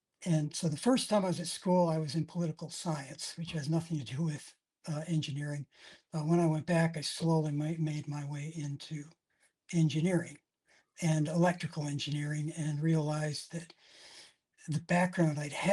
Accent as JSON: {"language": "English", "town": "Seattle", "region": "Washington", "country": "United States", "tie": "born or raised there", "said": "So I grew up in Seattle, Washington."}